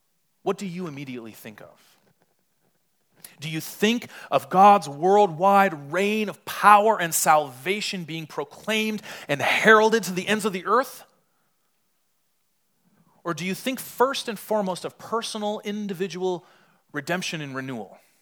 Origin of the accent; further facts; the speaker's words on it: Poway, California, United States; I grew up in Poway, as I mentioned, so I'm staying with friends there.